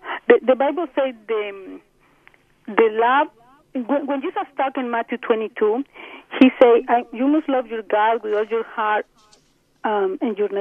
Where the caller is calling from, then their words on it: Medellin, Antioquia, Colombia; first language Spanish; English is a second language; I'm from Medellin, Colombia. Good language is Spanish, then excuse me, my English is not perfect.